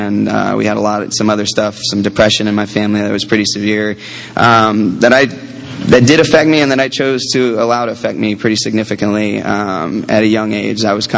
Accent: Tampa, Florida, United States; I also was born and raised in Tampa, Florida in 1973, contrary to appearance.

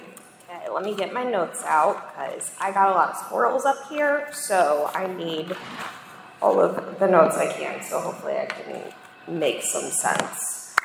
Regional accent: Akron, Ohio, United States; So I'm originally from Akron, Ohio. For those of you that don't know the significance of Akron, Ohio, keep coming back. Born and raised in Akron, Ohio, typical picture perfect family

